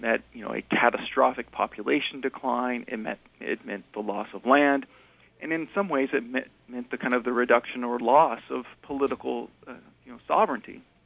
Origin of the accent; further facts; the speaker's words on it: Round Valley, California, United States; also born or lived in Covelo; It was kind of obviously a fond memory for me growing up in Round Valley. I've always appreciated and I've always liked kind of the rural nature of Northern California